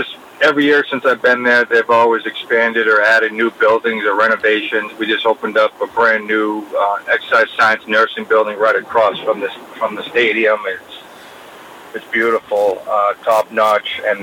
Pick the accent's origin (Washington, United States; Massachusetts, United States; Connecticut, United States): Massachusetts, United States; Reading; I grew up in Reading, but I went to Malden Catholic High School. So I didn't go to Reading High